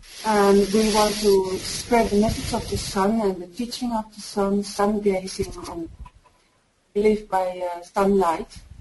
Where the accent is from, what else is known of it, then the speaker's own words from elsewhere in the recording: Netherlands; English is a second language; I'm from Holland.